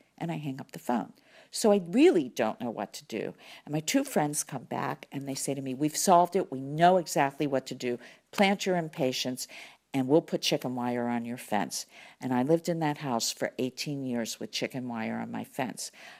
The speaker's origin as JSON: {"language": "English", "town": "Pittsburgh", "region": "Pennsylvania", "country": "United States", "lives_now": "Florida, United States", "said": "I'm from Pittsburgh, Pennsylvania. So I plant all the flowers that work in Pittsburgh, Pennsylvania."}